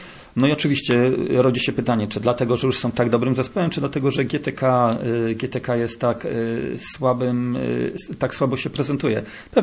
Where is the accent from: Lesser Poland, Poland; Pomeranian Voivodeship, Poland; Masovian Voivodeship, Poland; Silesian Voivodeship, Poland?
Pomeranian Voivodeship, Poland; Słupsk; Oczywiście ja jestem ze Słupska